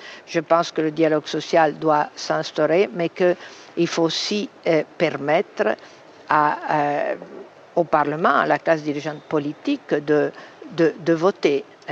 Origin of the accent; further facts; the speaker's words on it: Turin, Piedmont, Italy; Moi, je viens de Turin, on avait des usines pleines. Elles sont toutes vides maintenant.